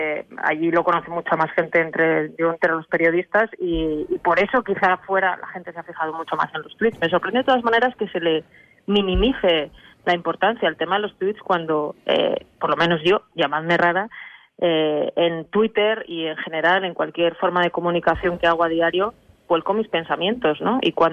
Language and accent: Spanish; Spain; born there; los dos somos españoles, los dos hemos nacido en España